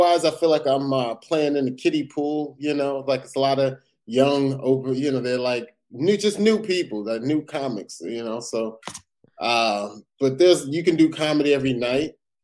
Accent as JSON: {"language": "English", "town": "Perth Amboy", "region": "New Jersey", "country": "United States", "tie": "born or raised there", "said": "the first time I ever touched the mic and told a joke was, in my hometown, Perth Amboy, New Jersey."}